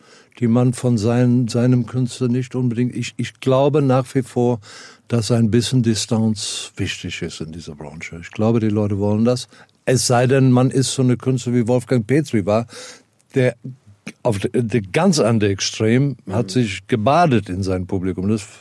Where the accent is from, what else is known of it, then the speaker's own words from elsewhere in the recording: South Africa; Ich komme aus Südafrika und ehrlich gesagt, ich habe immer damals gesagt, lass uns hier gemischte Sport spielen.